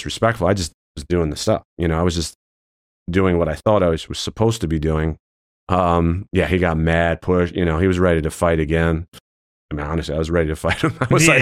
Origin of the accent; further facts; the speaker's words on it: Philadelphia, Pennsylvania, United States; growing up in Philly, like, you know, if you were never in a street fight, you were weird